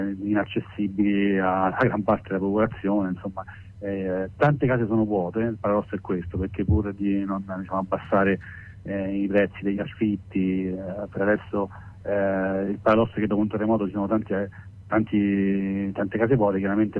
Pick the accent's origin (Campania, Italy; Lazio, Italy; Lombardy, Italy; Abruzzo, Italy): Abruzzo, Italy; L'Aquila; Noi siamo dell'Aquila, e invece, insomma, siamo gli abitanti dell'Abruzzo di un'area interna, di un'area appenninica